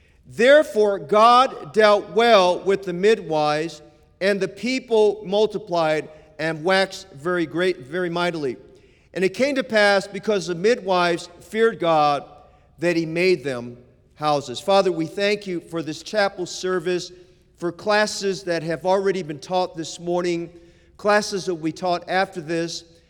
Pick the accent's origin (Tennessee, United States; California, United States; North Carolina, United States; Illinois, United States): California, United States; Oakland; born there; I was born in the Bay Area, born in Oakland.